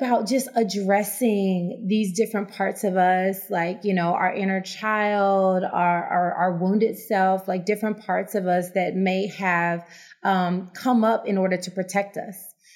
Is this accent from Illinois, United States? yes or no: no; Tennessee, United States; growing up in Tennessee, I was like one of the few Black women in my classes.